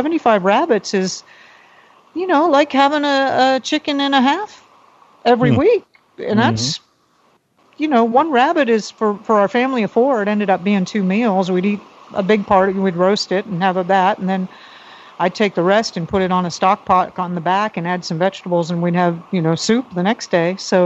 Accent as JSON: {"language": "English", "region": "Florida", "country": "United States", "tie": "born or raised there", "lives_now": "Puerto Rico", "said": "But I grew up in Florida, so I love food."}